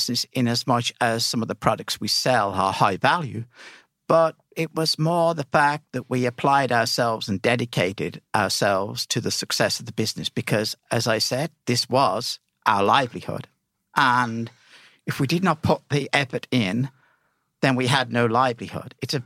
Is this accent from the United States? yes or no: no; Wolverhampton, West Midlands, United Kingdom; moved away as an adult; now in Ireland; I moved over to Ireland in 1999 from my hometown of Wolverhampton in the West Midlands.